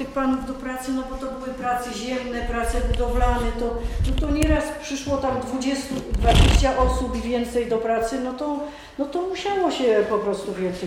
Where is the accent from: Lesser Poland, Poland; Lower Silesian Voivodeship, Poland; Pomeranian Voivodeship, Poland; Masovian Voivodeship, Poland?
Lesser Poland, Poland; Boleńcin; U nas w Boleńcinie żeśmy mieli przecież zespół, nie?